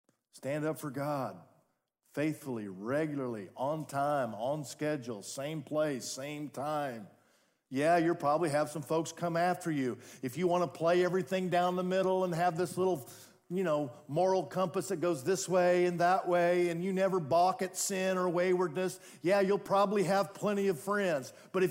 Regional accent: Seattle, Washington, United States; You know I'm from Seattle, right?

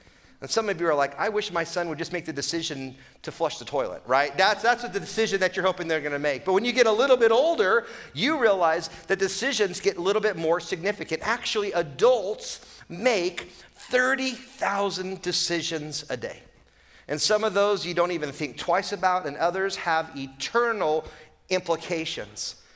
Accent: Portland, Oregon, United States; now in Fresno, United States; is God calling us from Portland, my hometown, to Fresno, my wife's hometown? Obviously, we moved to Fresno.

